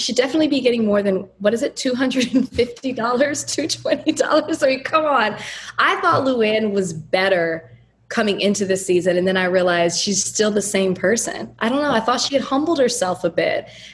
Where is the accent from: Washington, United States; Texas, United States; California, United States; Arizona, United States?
Texas, United States; Dallas; now in Miami, United States; Like I'm from Dallas and I'm disappointed.